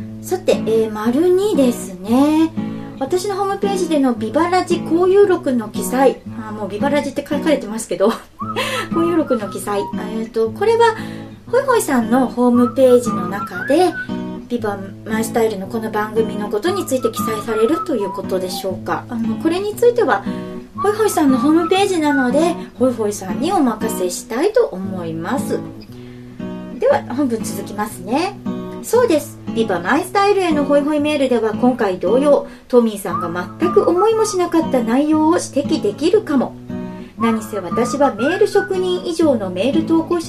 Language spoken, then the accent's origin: Japanese; Niigata, Japan; 私新潟県なので、住んでいるのがね、新潟県で、新潟県の出身なので、東日本はバッチリ分かりますよ